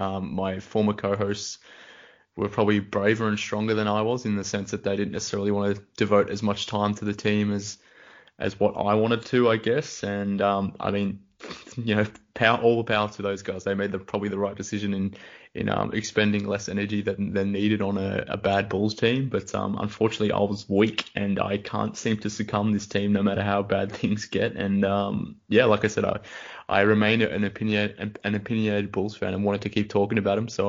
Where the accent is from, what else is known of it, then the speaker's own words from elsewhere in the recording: Melbourne, Victoria, Australia; I'm from Australia. I mean, Melbourne, Australia